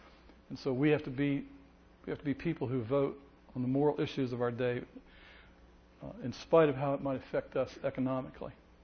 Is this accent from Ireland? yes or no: no; Ohio, United States; I grew up in Ohio, in which all politics are local and everybody voted their pocketbook all the time.